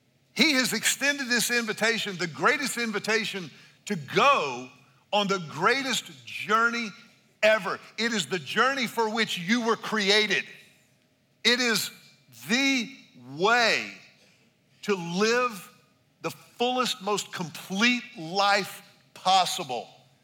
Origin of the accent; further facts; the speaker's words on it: Houston, Texas, United States; I had always gone to the kind of the small school that was a part of the church I grew up in Houston.